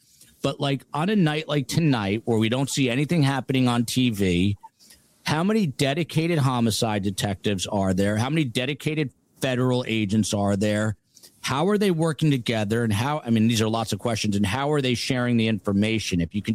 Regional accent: New Jersey, United States; Here's a super sticker from Jersey Girl, my home state.

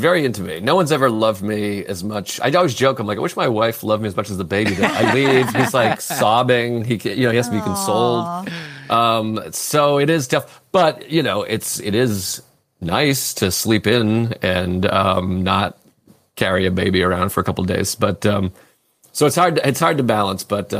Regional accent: Whitman, Massachusetts, United States; I grew up in Whitman, Massachusetts, which is about 40 minutes south of Boston

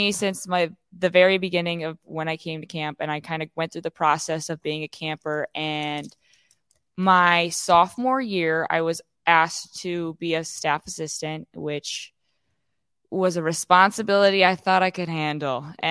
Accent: Chicago, Illinois, United States; I'm from the Chicagoland area.

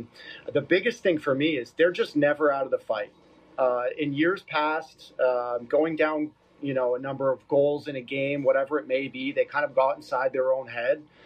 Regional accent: North York, Ontario, Canada; Yeah, well, I might be wearing Oilers colors, but I grew up in North York. This is my team too, right?

